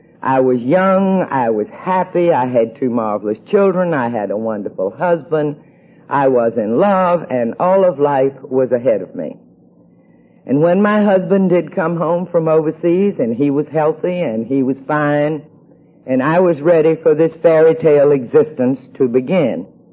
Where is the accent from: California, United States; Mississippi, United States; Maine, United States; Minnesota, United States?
Mississippi, United States; moved away as an adult; now in New York, United States; He was from Georgia. I was from Mississippi. And we would go home after 1 year. We have been in New York ever since. Now it will be 30 years this coming summer.